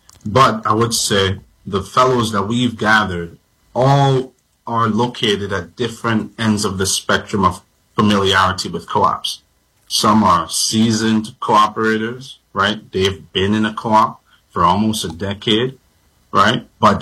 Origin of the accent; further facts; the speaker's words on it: St. Vincent & Grenadines; I'm from an island now known as Vincent and the Grenadines.